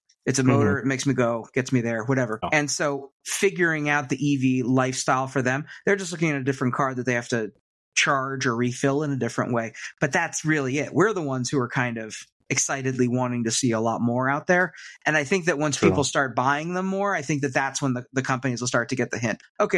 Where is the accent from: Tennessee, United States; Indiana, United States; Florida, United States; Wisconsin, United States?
Florida, United States; I think growing up in Florida, the dream was just, you know, get a Civic or something like that.